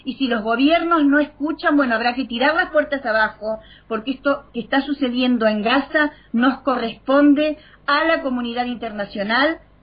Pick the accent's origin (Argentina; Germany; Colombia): Argentina; esta es la parte que nos toca a nosotros como argentinos